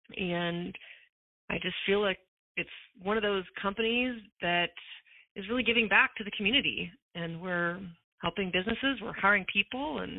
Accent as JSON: {"language": "English", "town": "Las Vegas", "region": "Nevada", "country": "United States", "tie": "born or raised there", "lives_now": "San Diego, United States", "said": "I grew up in Las Vegas and went to college at University of Arizona. I moved here, decided no more desert, so promptly to San Diego."}